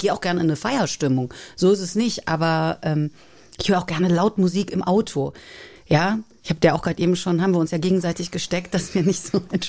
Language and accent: German; Cologne, North Rhine-Westphalia, Germany; Und da bist du einfach als Kölnerin auch ein bisschen versaut.